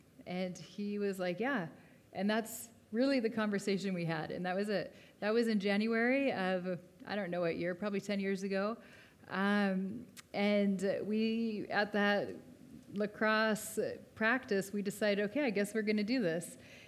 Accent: Colorado, United States; We are from the States, and we kind of left in a very strange way as missionaries. We're originally from Colorado, sent out from a church.

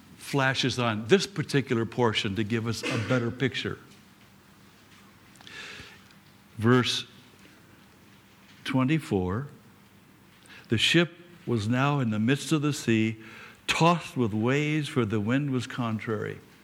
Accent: Newport Beach, California, United States; I'll never forget, we were living in Newport. I'm from Newport Beach, California.

